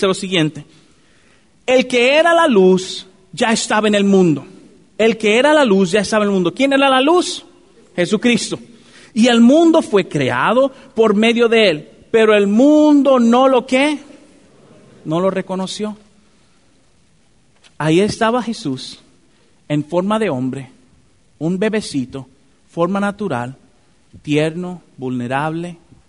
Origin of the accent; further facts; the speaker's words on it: Dominican Republic; yo no soy mexicano, a mí hay que decirme que yo soy dominicano